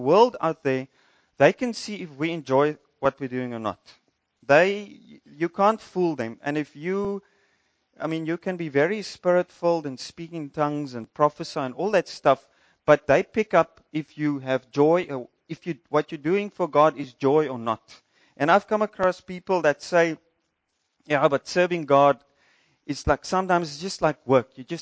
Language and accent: English; Windhoek, Khomas, Namibia; when I grew up in Windhoek, I knew when the wind was blowing.